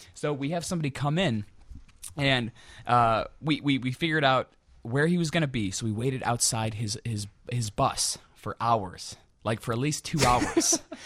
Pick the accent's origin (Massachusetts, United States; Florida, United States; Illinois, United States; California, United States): Illinois, United States; Chicago; I'm just a normal guy. You know, I'm from Chicago.